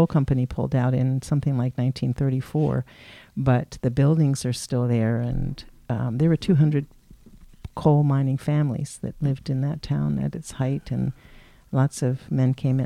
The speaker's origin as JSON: {"language": "English", "town": "Philadelphia", "region": "Pennsylvania", "country": "United States", "tie": "born or raised there", "said": "Well, I grew up in West Philadelphia, and my strongest memories of that neighborhood, of the city of Philadelphia, are from the all of 1950. I was born in 1950"}